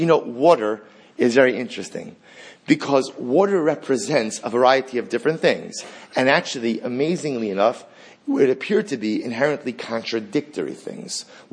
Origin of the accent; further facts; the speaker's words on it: New Jersey, United States; So, I'm from New Jersey, so what do I know about sailing?